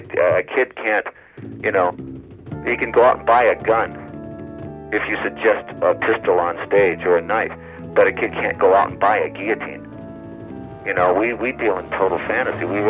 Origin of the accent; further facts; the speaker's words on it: Detroit, Michigan, United States; And, you know, I'm from Detroit.